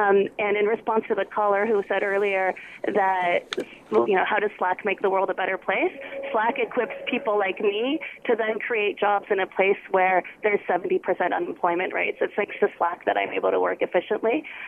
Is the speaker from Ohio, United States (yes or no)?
no; Berkeley, California, United States; although I'm in the Bay Area right now. I'm originally from Berkeley.